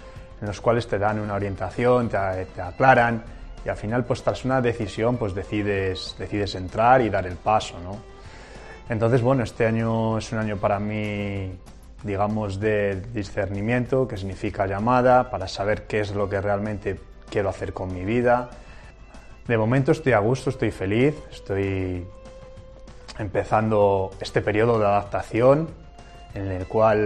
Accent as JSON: {"language": "Spanish", "town": "Peñaranda de Bracamonte", "region": "Castile and León", "country": "Spain", "said": "soy de Peñaranda de Bracamonte, tengo 33 años y bueno, este es mi primer año aquí."}